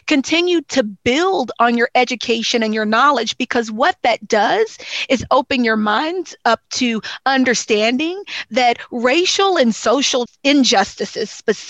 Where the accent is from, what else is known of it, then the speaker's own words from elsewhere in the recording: Louisville, Kentucky, United States; moved away as an adult; now in Washington, United States; I came to Washington State from Louisville, Kentucky in 2015.